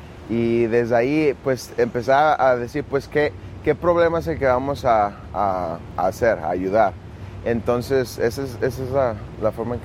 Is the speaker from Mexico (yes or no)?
yes; Guadalajara, Jalisco, Mexico; Nací en Guadalajara y crecí ahí.